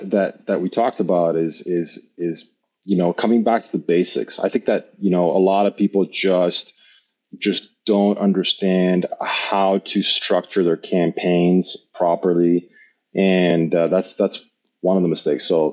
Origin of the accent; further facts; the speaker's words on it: Canada; also born or lived in Poland; now in Medellin, Colombia; I'm actually Polish born. And then when I was a child, my parents moved me to Canada and I grew up in Canada. I went to school there and grew up in Canada. But right now I live in Colombia, Medellin